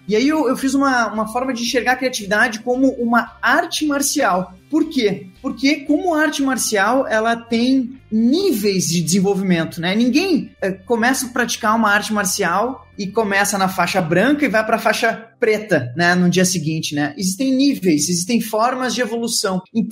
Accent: Rio Grande do Sul, Brazil; accent: gaúcho; moved away as an adult; now in Portugal; mas meu sotaque não engana, eu sou gaúcho, né? Nascido no Rio Grande do Sul.

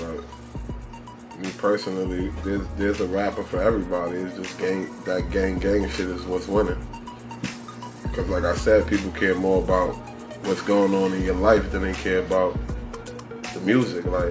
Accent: New York City, New York, United States; from East New York. You know what I mean? Pink Houses, Brooklyn.

